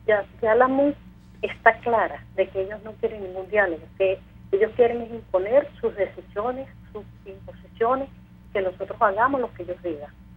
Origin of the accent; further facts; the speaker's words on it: Venezuela; yo le voy a decir algo como venezolana que soy